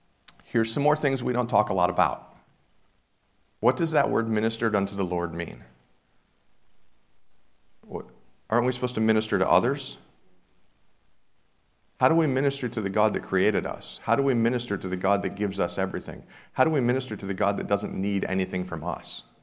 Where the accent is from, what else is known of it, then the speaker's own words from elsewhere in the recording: Ohio, United States; I am from Northeast Ohio.